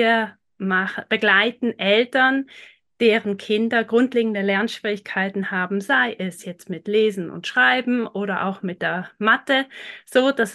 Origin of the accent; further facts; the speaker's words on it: Switzerland; Wir sind aus der Schweiz.